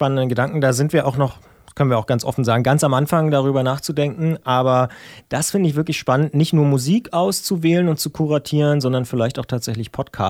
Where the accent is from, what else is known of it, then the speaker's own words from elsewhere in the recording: Brandenburg, Germany; wenn ich Ortsnamen wie zum Beispiel CIESA falsch ausgesprochen höre als Brandenburger